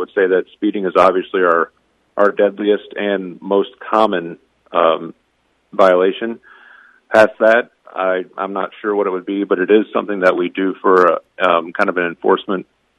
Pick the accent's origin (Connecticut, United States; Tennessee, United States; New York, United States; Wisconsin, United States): Wisconsin, United States; I'm from Wisconsin